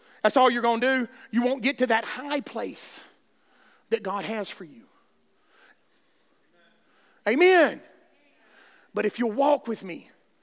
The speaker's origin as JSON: {"language": "English", "region": "Alabama", "country": "United States", "said": "I don't need country directions. And I'm from Alabama."}